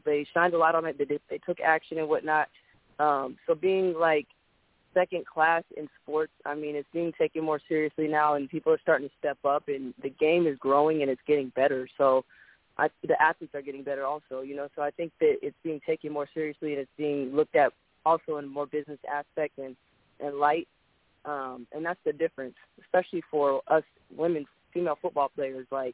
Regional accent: Seattle, Washington, United States; I'm from Seattle, Washington.

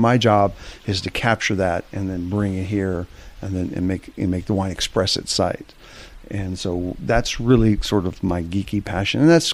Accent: Sonoma, California, United States; Yeah, I mean, I grew up in Sonoma

